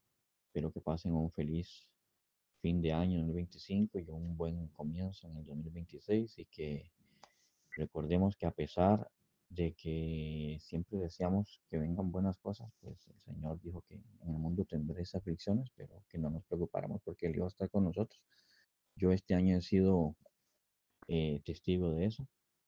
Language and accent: Spanish; Costa Rica; now in Basque Country, Spain; Soy de Costa Rica también.